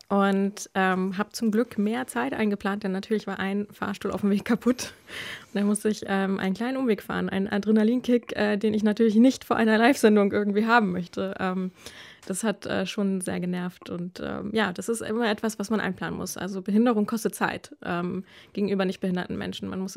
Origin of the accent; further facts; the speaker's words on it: Hamburg, Germany; moved away as an adult; ich war gerade diese Woche in Hamburg, meiner Heimatstadt, wo ich aufgewachsen bin und die ersten 20 Jahre meines Lebens gelebt habe